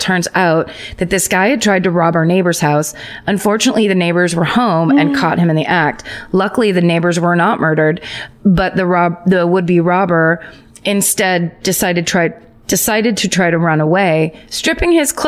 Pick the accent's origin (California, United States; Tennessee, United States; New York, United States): California, United States; Sacramento; I grew up in Sacramento, represent, all caps.